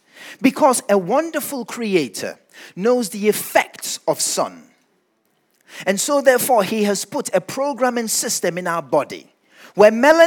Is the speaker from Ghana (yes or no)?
yes; Ghana; I have seen some really dark people growing up in Ghana, I'm telling you.